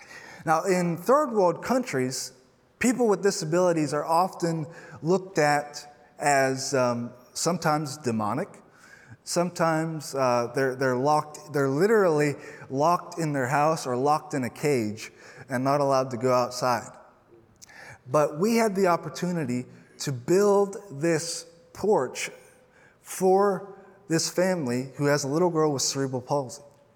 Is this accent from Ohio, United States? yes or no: yes; Circleville, Ohio, United States; So I am from Circleville, Ohio, and it's a very small town of about 15,000, and there's not a whole lot to do.